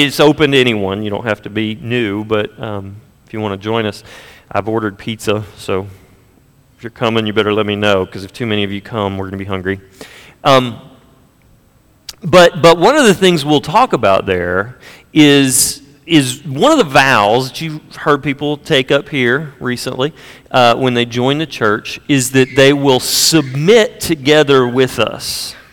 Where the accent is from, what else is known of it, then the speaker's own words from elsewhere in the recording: United States; Now, I know, I'm an American.